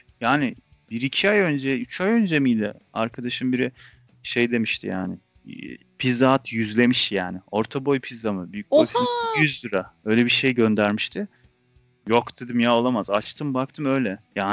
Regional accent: Trabzon, Turkey; Şimdi biz fakirler tabii. Yani biz Trabzon'dan.

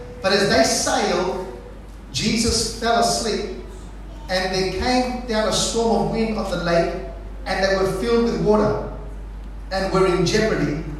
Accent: Australia; born there; I was born in Australia, but you can see that I don't look traditional Aussie. My dad is from Chile, South America, and my mother's from Spain.

